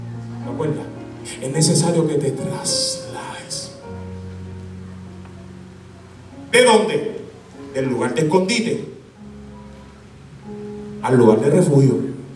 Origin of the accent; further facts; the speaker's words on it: Bayamón, Puerto Rico; born there; Yo puedo decir que soy de Tobalta, de Bayamón. Yo nací en Bayamón.